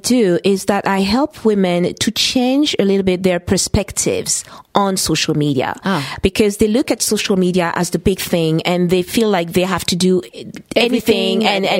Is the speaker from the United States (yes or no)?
no; Paris, Île-de-France, France; English is a second language; And, you know, it's my hometown. And, you know, I was born here, and it's such also an international place.